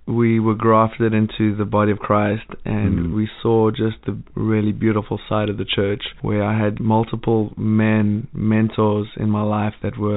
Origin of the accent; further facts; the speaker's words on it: Bothaville, Free State, South Africa; I was born and raised in South Africa, actually born in a little town right in the middle of South Africa called Botaville, just a little farming town.